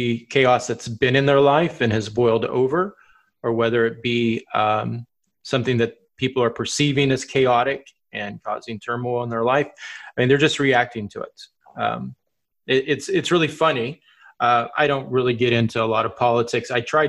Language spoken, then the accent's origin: English; Oklahoma, United States; I'm a huge college football fan, and I'm originally from Oklahoma.